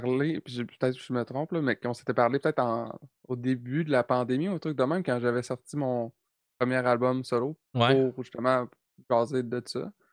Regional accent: Rimouski, Quebec, Canada; puis je viens de Rimouski.

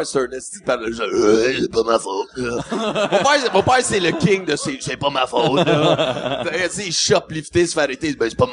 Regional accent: Edmonton, Alberta, Canada; born there; also born or lived in Cornwall / Alexandria / North Lancaster / Prince George; Pour vrai, je suis né à Edmonton, je suis baptisé à Juliette. Fait que j'ai fait, tu sais, j'ai habité partout. Là, pour vrai, Cornwall, Alexandria, North Lancaster, Ontario, Prince George, en Colombie-Britannique. J'ai fait 27 écoles, déménagé 52 fois.

